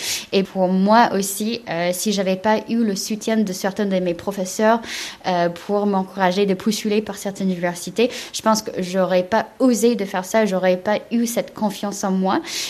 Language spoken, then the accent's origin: French; United States; also born or lived in China; Je suis née en Chine et je grandis aux États-Unis